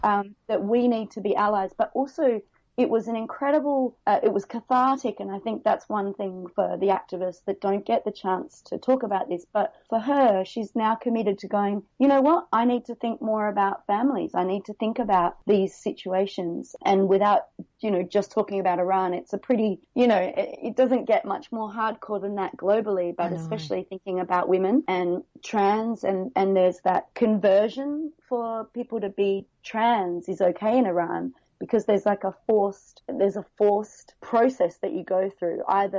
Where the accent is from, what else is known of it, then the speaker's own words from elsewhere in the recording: Adelaide, South Australia, Australia; also born or lived in Hong Kong; I mean, I'm a Caucasian. I'm from Adelaide originally, but 14 years in Hong Kong.